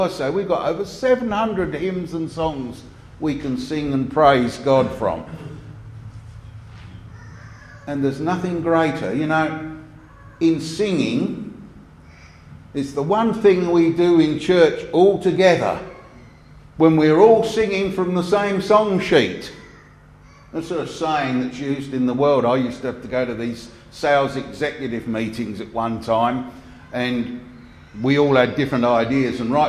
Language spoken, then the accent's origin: English; East Ham, London, United Kingdom; the meeting where I grew up in London, East Ham